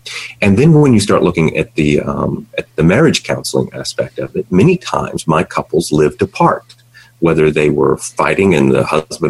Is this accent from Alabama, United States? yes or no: no; Kentucky, United States; moved away as an adult; now in New York, United States; I'm originally from Kentucky, and my wife and I moved to New York in 1997, and she's an actress, so we needed to be here.